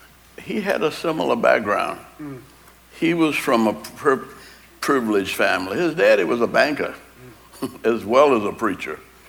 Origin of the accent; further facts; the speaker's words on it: New Orleans, Louisiana, United States; born there; I was born in New Orleans with an Irish grocery store on one corner, an Italian bar on another, and the Nazi party was on the third corner.